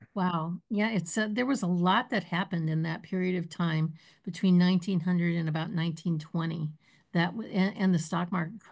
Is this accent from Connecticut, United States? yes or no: no; Cleveland, Ohio, United States; And because I'm from Cleveland, that really interested me